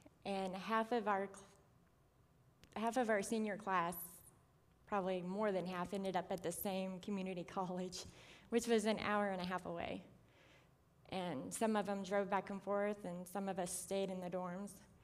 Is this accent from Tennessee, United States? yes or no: no; Missouri, United States; born there; I was born in Missouri in 1980.